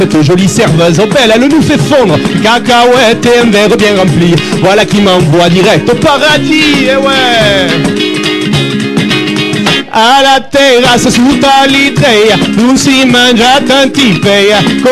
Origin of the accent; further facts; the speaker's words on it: Nice, Provence-Alpes-Côte d'Azur, France; Et c'est un bal façon nissarde, parce que on vient de Nice, et on fait un mélange avec le style toulousain.